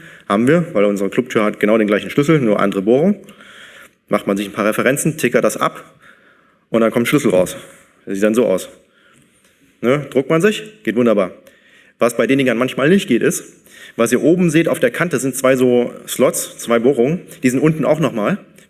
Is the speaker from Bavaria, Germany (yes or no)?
no; Aachen, North Rhine-Westphalia, Germany; Ich komme aus Aachen.